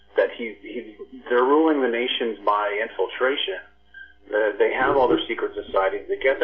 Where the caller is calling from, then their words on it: Canada; calling from Canada.